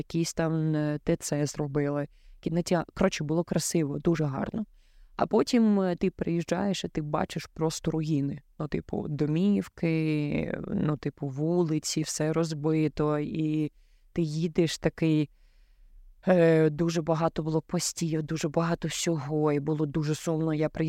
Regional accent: Lysychansk, Luhansk Oblast, Ukraine; я сама з родом з Луганської області, місто Лисичанськ. І це не прикордонне місце, мабуть, ні. Воно в центрі Луганської області, ну, прям знаходиться. І я там народилась

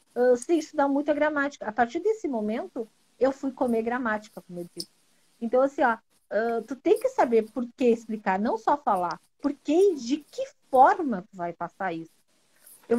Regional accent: Uruguay; Eu sou uruguaia, filha de espanhóis. Tenho duas nacionalidades, a espanhola, a uruguaia e a brasileira.

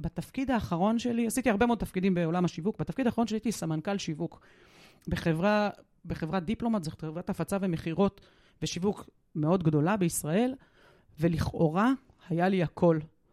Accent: Nazareth Illit, Northern District, Israel; בצעירותי אני גדלתי בנצרת עילית, אמא שלי נפטרה כשאני הייתי בת 9

